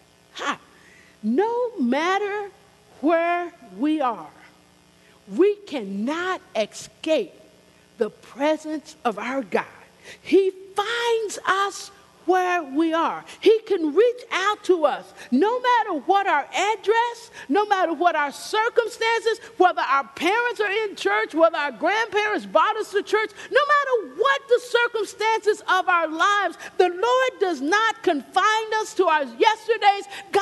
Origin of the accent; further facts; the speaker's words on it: United States; Well, Steve and I, we said we come from Kentucky and Arkansas.